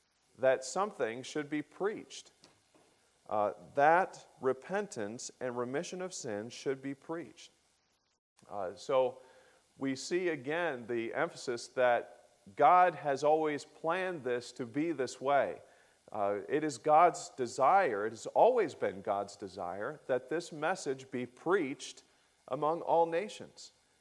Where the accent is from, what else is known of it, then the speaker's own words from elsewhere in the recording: United States; The newspaper in the county that I grew up in Lake County, is called the News Herald